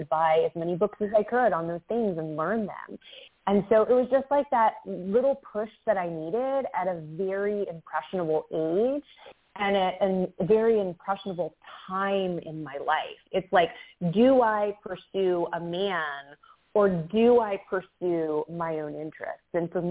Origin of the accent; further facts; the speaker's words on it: St. Augustine, Florida, United States; I grew up in Florida, so like I'm from St. Augustine originally. So for me, like I'm used to an older city, but I'm used to more like Spanish architecture.